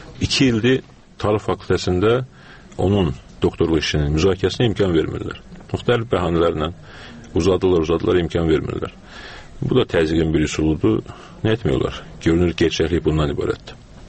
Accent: Baku, Azerbaijan; born there; Mən Bakıda anadan olmuşam.

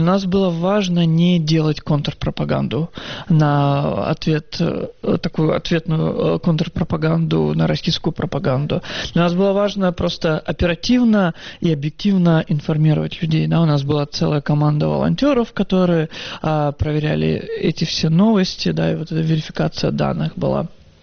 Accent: Crimea, Ukraine; also born or lived in Chirchiq, Uzbekistan; Родился я в Черчике, это Узбекистан, и с родителями мы переехали в 89-м году в Крым. В поселок недалеко от города Саки.

